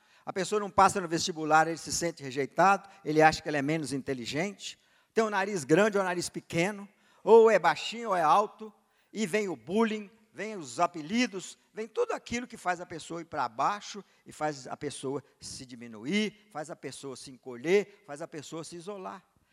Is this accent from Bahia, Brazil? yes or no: no; Espírito Santo, Brazil; E nós fomos criados lá no interior do Espírito Santo.